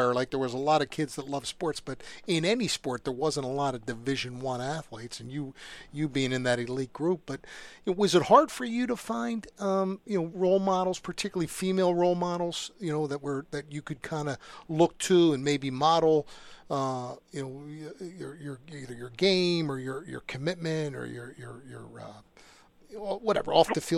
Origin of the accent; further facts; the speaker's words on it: Philadelphia, Pennsylvania, United States; And, you know, I know as a Philadelphian, I take a ton of pride in that.